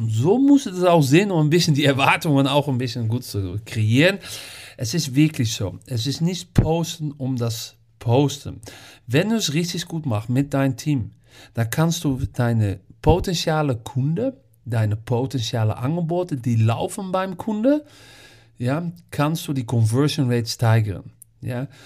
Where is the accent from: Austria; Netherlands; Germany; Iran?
Netherlands; German is a second language; in Deutschland, Holland, wo ich herkomme und auch Belgien.